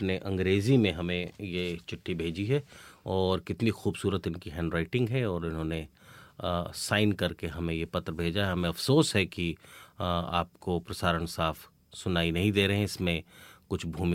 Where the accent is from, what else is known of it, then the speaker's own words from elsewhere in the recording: Ranchi, Jharkhand, India; मेरे रांची से आया है, मैं रांची का ही रहने वाला हूँ मूलतः